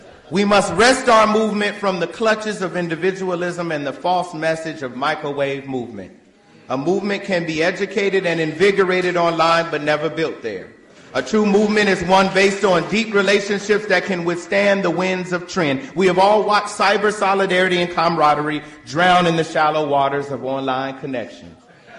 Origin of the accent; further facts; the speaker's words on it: Chicago, Illinois, United States; I'm from West Englewood, Chicago. Arguably the worst part of the murder capital of the country.